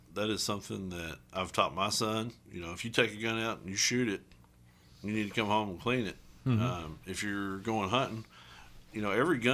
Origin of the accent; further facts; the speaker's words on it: Kentucky, United States; I'm from Martin County, and we have property in Moorhead.